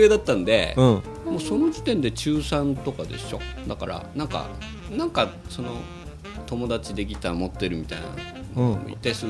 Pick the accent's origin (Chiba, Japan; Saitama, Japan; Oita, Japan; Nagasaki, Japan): Chiba, Japan; Kashiwa; 千葉県柏市出身です。